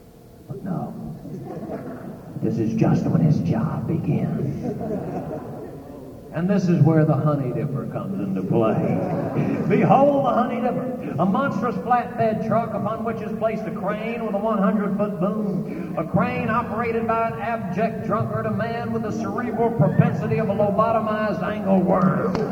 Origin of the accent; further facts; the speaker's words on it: Georgia, United States; Most of the time, I was brought up in the Coochie Valley, Georgia.